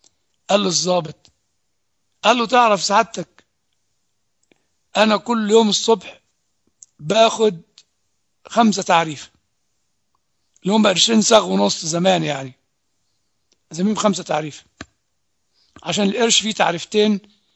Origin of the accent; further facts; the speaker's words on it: Egypt; بتكلم أولا كمصري